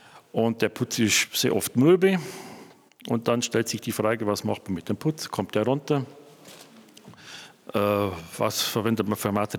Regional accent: Rudratshofen, Bavaria, Germany; ich komme aus Rudratshofen bei Marktoberdorf. Die Füssener kennen das natürlich.

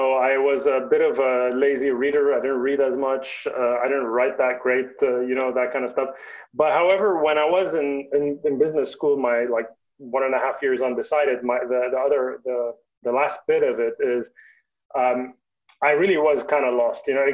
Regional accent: Lebanon; in Lebanon, because I grew up in Lebanon, those are my formative years.

